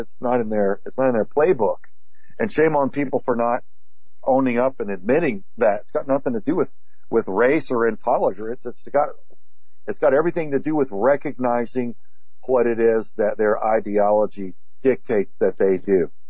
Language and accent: English; Texas, United States; Growing up in Southern Texas, camping, once witnessed two raccoons